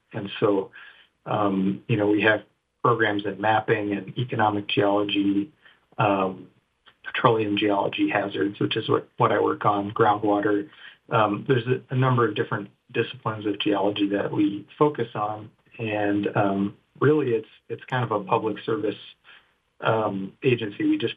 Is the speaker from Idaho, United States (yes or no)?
yes; Moscow, Idaho, United States; moved away as an adult; I actually grew up in northern Idaho. I grew up in Moscow